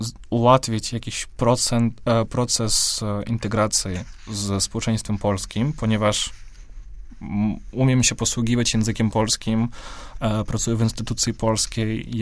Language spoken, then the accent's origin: Polish; Belarus; I jako Białorusin chciałbym znowu przypomnieć